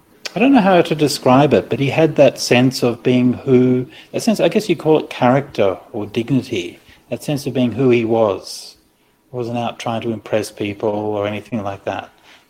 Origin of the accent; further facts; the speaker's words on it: Australia; Well, as an Australian Buddhist, I'm good either way.